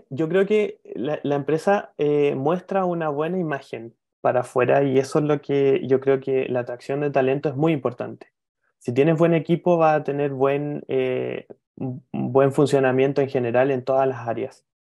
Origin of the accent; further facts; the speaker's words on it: Chile; Y como soy chileno, también sabía cómo conversar y cómo hablar